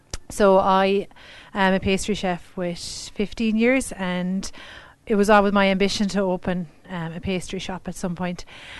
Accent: Mitchelstown, Munster, Ireland; also born or lived in Limerick; I cut it up here because Mitchelstown, I consider Mitchelstown my hometown.

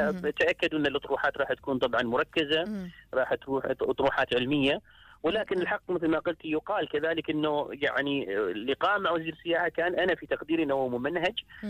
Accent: Oman; تقصير في تقديم الخدمات الصحية عندنا في عمان

